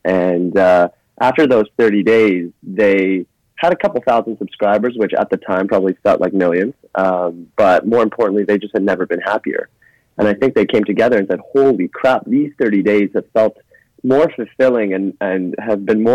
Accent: Toronto, Ontario, Canada; also born or lived in Iran; I'm definitely a product of two amazing parents and a wonderful family from Toronto, Canada. Originally moved there when I was four from Iran as a refugee.

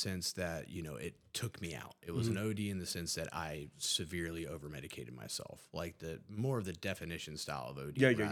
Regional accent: Huntington, West Virginia, United States; I'm from Huntington, West Virginia. It's a small community in West Virginia. We're teeny tiny compared to San Diego.

